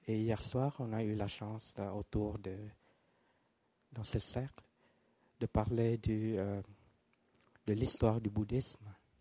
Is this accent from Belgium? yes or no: no; France; Mon vietnamien était très limité parce que je suis né en France, et j'ai fait toutes mes études en France, toutes mes études en français, dans les lycées français.